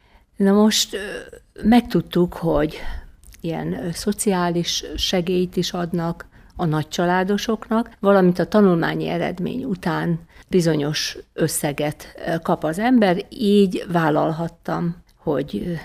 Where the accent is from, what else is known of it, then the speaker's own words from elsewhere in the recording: Kiskunfélegyháza, Bács-Kiskun, Hungary; Én Kiskunfélegyházán születtem, egy nagyon szép alföldi kisvárosba